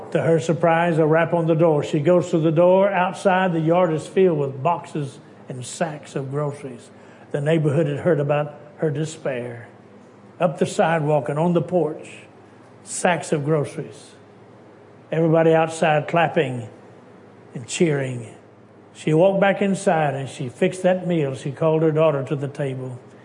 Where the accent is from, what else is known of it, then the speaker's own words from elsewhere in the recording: Texas, United States; now in West Virginia, United States; I'm from West Virginia. I'm really from Texas, but I've lived longer in West Virginia than I ever lived in Texas. All my family live in Texas, but you go where God puts you.